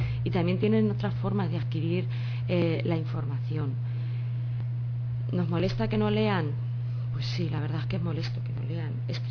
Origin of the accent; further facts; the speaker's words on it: Alcázar de San Juan, Castilla-La Mancha, Spain; born there; now in Cuenca, Spain; Yo he vivido durante unos años en la provincia de Ciudad Real, Ciudad Real capital, he vivido en Alcázar, que es donde yo nací, estoy viviendo ahora en Cuenca, no sé dónde voy a terminar viviendo